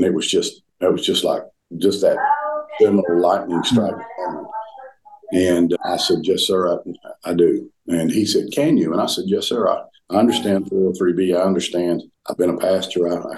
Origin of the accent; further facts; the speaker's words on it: the South, United States; accent: Southern; they let me in because of my Southern accent.